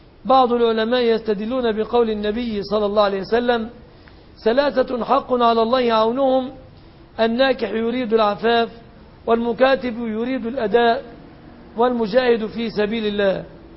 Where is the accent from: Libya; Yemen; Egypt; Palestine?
Egypt; توصيفه في بلادنا مصر ليس فقيرا